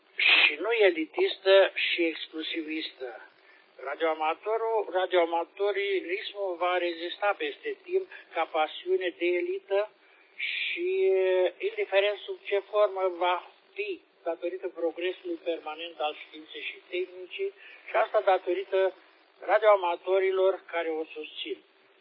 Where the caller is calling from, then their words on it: Piatra Neamț, Neamț County, Romania; de la Piatra Neamț … în portabil pe malul lacului Vicaz.